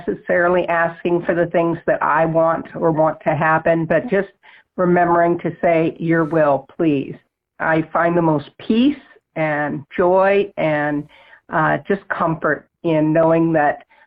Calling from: Tucson, Arizona, United States; I'm calling from Tucson, Arizona area.

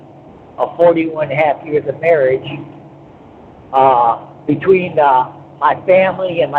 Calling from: Frankenmuth, Michigan, United States; I'm calling from Frankenmuth area

